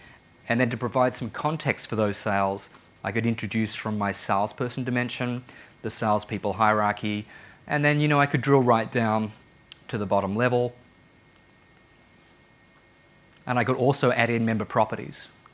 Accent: Australia; I'm from Australia.

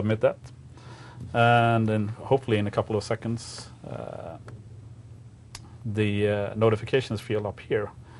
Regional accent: Sweden; I have an American keyboard, so I'm not used to that because I'm from Sweden, obviously.

